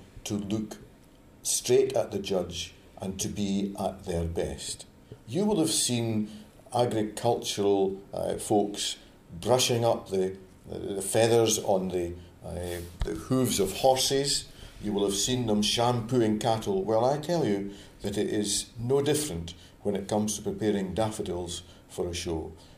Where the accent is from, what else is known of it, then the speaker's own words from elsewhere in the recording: Scotland, United Kingdom; but then I'm a Scot and that's happy and a grand time to do it